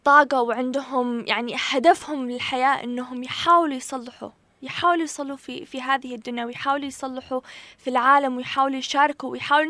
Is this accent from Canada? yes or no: yes; Canada; also born or lived in Yemen; now in New York, United States; فأنا ولدت في اليمن بس تربيت في كندا